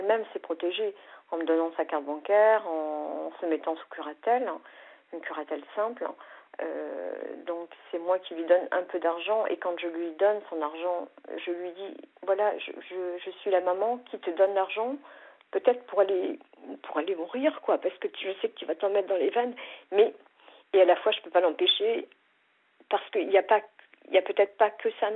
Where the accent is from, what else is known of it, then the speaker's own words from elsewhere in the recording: Brittany, France; je suis de Bretagne.